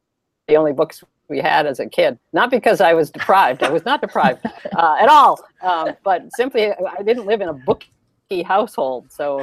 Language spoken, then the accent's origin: English; Great Lakes, United States; because I grew up on Lake Superior.